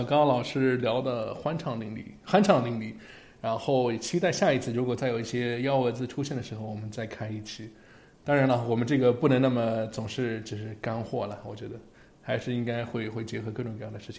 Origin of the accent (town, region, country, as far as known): Pittsburgh, Pennsylvania, United States